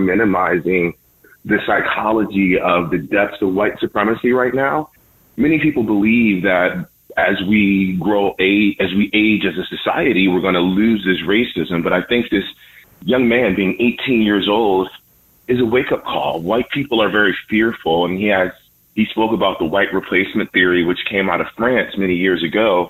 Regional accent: Buffalo, New York, United States; now in Los Angeles, United States; Well, I'm calling because I grew up in Buffalo. I live in Los Angeles now

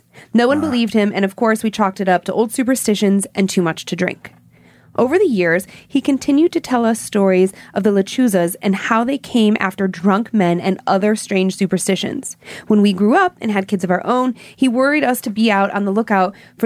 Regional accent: Planada, California, United States; now in Atlanta, United States; I'm from Planada, California, and I've been living in Atlanta, Georgia since 2013.

